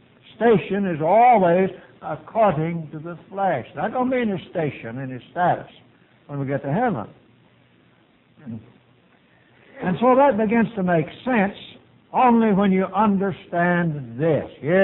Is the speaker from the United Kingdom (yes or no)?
yes; England, United Kingdom; I'm not a Jew and I'm not a Greek. I'm an Englishman.